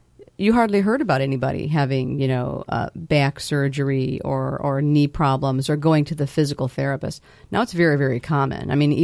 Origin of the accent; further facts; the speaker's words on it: East Coast, United States; I was at a rock quarry on the East Coast because I grew up on the East Coast.